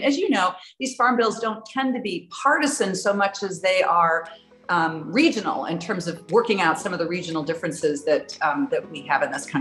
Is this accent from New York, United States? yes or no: no; Minnesota, United States; It's very good for my home state of Minnesota